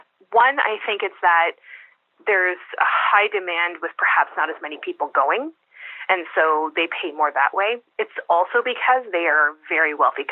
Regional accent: Canada; And even more amazing for us, because we're Canadian, is that they had a Tim Hortons.

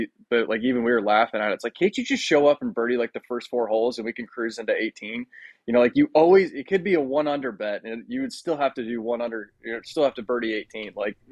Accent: San Francisco, California, United States; born there; Yeah, you know, it's funny because I was born in San Francisco.

